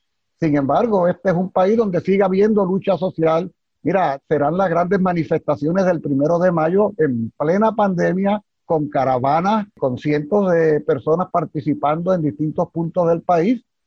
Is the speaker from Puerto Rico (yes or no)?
yes; Puerto Rico; los puertorriqueños que somos independentistas